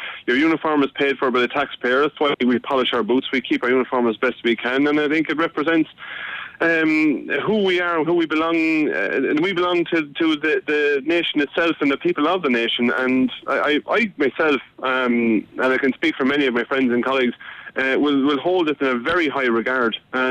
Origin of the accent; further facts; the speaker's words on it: Ireland; it represents who we are as an Irish people, and we should be proud of it.